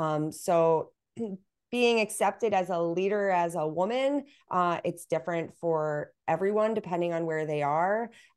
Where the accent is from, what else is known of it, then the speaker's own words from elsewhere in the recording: New York, United States; So with my older brother going there, I grew up outside of New York City. I was able to visit West Point.